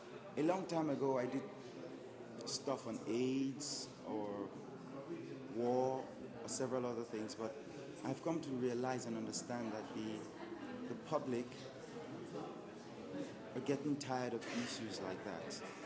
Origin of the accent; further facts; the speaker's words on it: Nigeria; I'm from Nigeria.